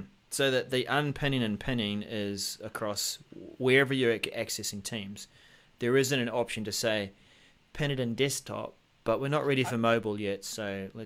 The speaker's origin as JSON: {"language": "English", "country": "New Zealand", "said": "I'm just being a New Zealander."}